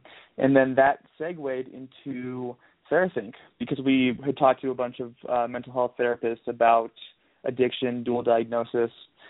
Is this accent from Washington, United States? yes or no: yes; Seattle, Washington, United States; Well, you know, for me, I grew up in Seattle and grew up around a lot of folks who as a result of the weather of Seattle and the culture of Seattle